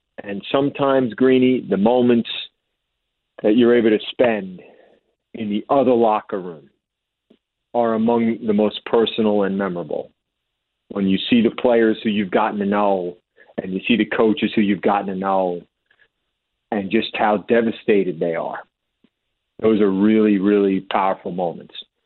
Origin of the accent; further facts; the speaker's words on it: New Jersey, United States; I'm the guy from Jersey with the bad haircut, and it's total chaos.